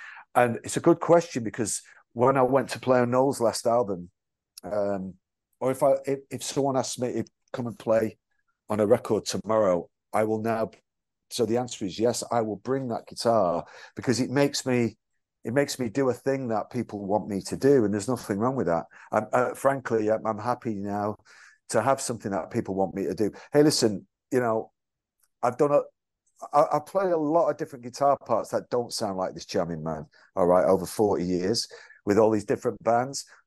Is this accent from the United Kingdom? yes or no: yes; England, United Kingdom; because I'm from England, you know.